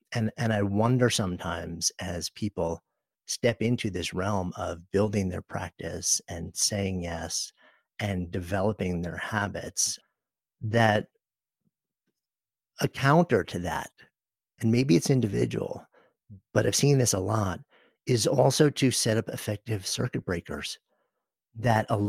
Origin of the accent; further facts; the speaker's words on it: New York, United States; Especially not as a New Yorker.